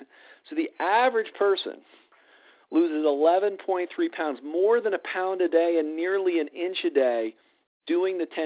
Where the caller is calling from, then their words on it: Colorado, United States; I'm in charge of sales and marketing for Purium. I'm calling in from Colorado this evening.